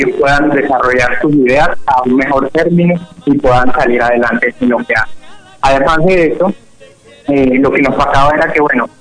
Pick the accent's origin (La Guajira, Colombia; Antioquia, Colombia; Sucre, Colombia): La Guajira, Colombia; nosotros como guajiros, para que crecimos en la Guajira y llamamos profundamente a nuestro departamento